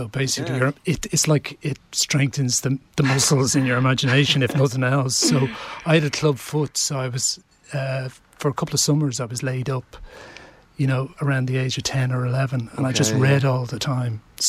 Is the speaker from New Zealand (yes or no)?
no; Dún Laoghaire, Leinster, Ireland; now in Bray, Ireland; Well, I live in Bray now, but I'm originally from Dunleary.